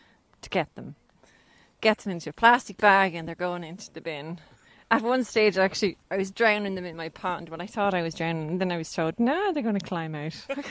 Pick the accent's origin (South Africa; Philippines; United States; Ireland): Ireland; Balbriggan, Leinster; since I'm from Balbriggan, it takes me 15 minutes to cycle here